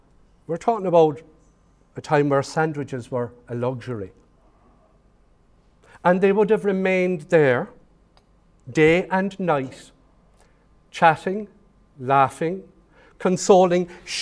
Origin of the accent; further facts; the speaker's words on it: Cork, Munster, Ireland; as a child growing up in Cork City